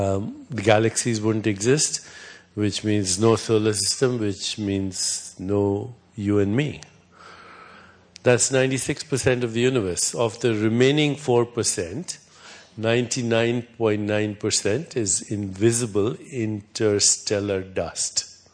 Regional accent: India; So, you know, I'm from India.

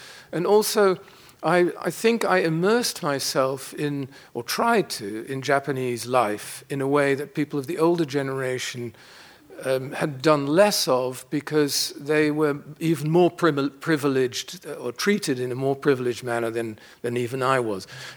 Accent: Netherlands; So I grew up in Holland with a Dutch father and a British mother who herself came from an Anglo-German Jewish family. And so I grew up bilingually, going back and forth between different cultures.

